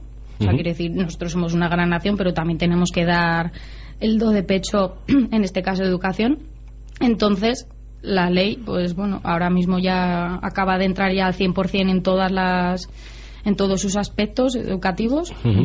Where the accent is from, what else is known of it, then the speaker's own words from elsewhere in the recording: Tudela, Navarre, Spain; yo soy de Tudela, yo soy de La Ribera, yo soy de Navarra, yo soy española